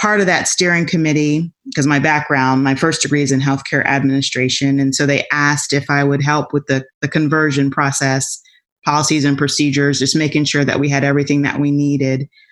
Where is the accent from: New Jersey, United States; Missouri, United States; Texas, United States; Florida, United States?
Florida, United States; now in Apopka, United States; Central Florida. We live in a city called Apopka, actually, which is about 15 minutes north of Orlando. I'm originally from Florida.